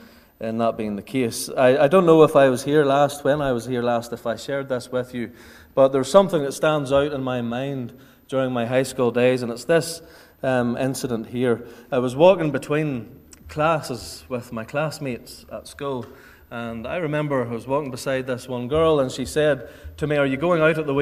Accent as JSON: {"language": "English", "town": "Ballymoney", "region": "Northern Ireland", "country": "United Kingdom", "tie": "born or raised there", "said": "I am from Ballymoney, and I was brought up there, and I'm still living there with my wife and my family there."}